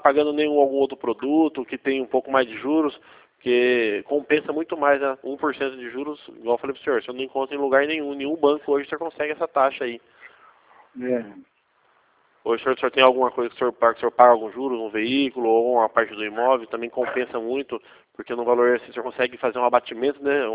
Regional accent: Campinas, São Paulo, Brazil; Eu sou da cidade de Campinas.

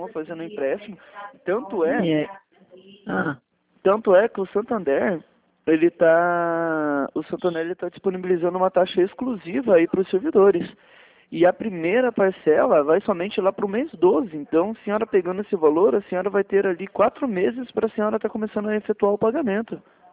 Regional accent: Paraná, Brazil; Não, sou daqui de Paraná, sou longe daí.

